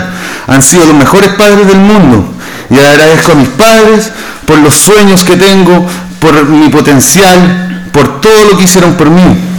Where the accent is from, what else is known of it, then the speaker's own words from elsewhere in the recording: San Clemente, Maule, Chile; yo soy nacido y criado acá en San Clemente. Yo estudié en la escuela 21, escuela pública sanclementina, igual que todos mis hermanos.